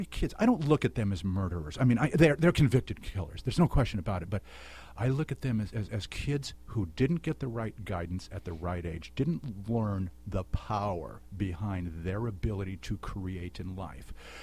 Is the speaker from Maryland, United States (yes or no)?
no; Hollywood, California, United States; we grew up together in the Hollywood Hills